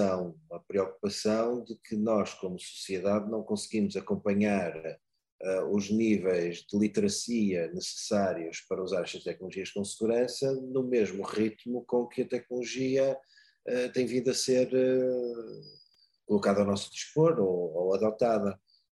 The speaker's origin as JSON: {"language": "Portuguese", "region": "North", "country": "Portugal", "lives_now": "Lisbon, Portugal", "said": "Eu sou do norte de Portugal, trabalho em Lisboa há 27 anos, mas sou originalmente do norte de Portugal."}